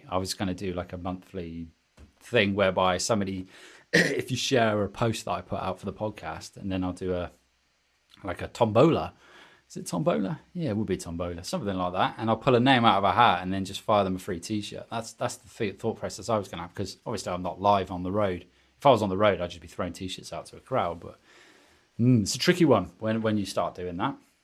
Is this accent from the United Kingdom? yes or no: yes; Taunton, South West England, United Kingdom; And no, Taunton. I tell a lie. My hometown.